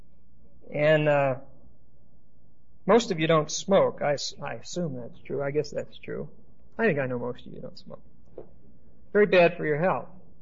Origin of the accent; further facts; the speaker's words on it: Pittsburgh, Pennsylvania, United States; I came from Pittsburgh, and there's a lot of ethnic peoples in Pittsburgh.